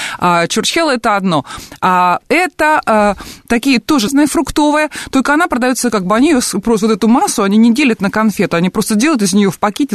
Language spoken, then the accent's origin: Russian; Northern Russia, Russia; А у нас вот в средней полосе России и севернее, откуда я родом, вот такого не делали.